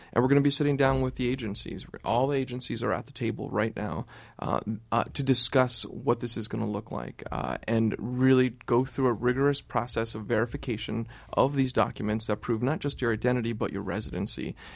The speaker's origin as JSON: {"language": "English", "region": "New York", "country": "United States", "said": "This is about pride as a New Yorker"}